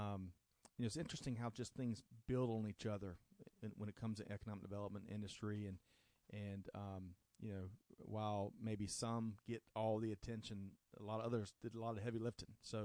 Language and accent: English; Aiken, South Carolina, United States; I was born and raised in Aiken